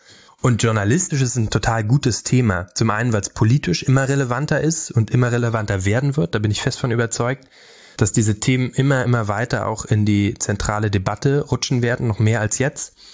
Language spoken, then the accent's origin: German; Brandenburg, Germany; Ich bin in Brandenburg aufgewachsen, auf dem Dorf.